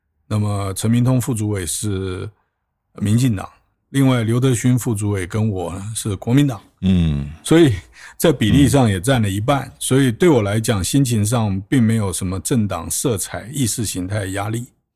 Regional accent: Taiwan; moved away as an adult; also born or lived in United States; 这个我在台湾出生长大，大学毕业以后接着念研究所，然后再当兵。我一退伍马上就到了美国去，当时完全没有想到会在美国一待就15年

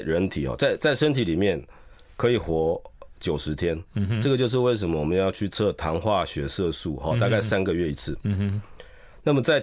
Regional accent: Zhushan, Nantou County, Taiwan; 另外一种在我的故乡竹山，台农66号就是那个蜜番薯

